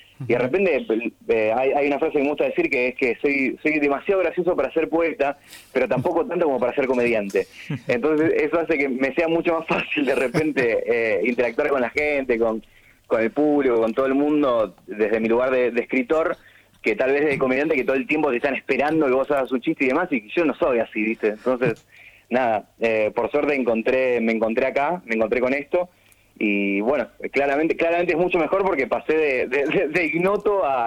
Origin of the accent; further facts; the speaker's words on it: Rosario, Santa Fe, Argentina; now in Corrientes, Argentina; yo soy rosarino, vivo en Corrientes